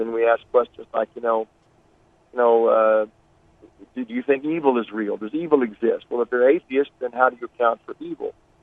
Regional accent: Dallas, Texas, United States; also born or lived in Algeria; Danny, I'm a Texas fellow. My dad was in the oil business, so I lived in Dallas, and then my dad traveled, lived in places like Algeria

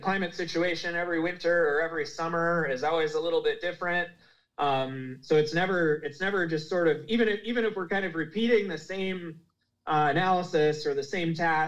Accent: Minnesota, United States; So I grew up in Minnesota

